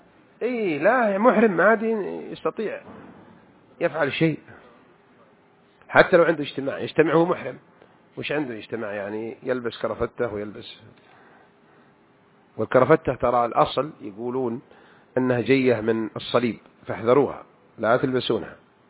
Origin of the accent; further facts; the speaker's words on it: Mecca, Makkah Province, Saudi Arabia; كنت وأنا صغير بمكة أشوفهم ينصبون المراجيح كم يوم في العيد 3 أيام